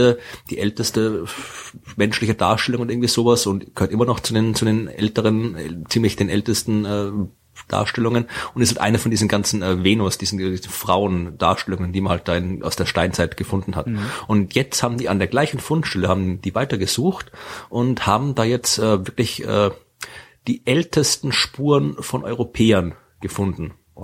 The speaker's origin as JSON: {"language": "German", "region": "Lower Austria", "country": "Austria", "said": "Das liegt in der Wachau, ja, also da, wo ich herkomme, aus der Gegend in Österreich. Das ist, Wachau ist so ein bisschen 70 Kilometer westlich von Wien, an der Donau."}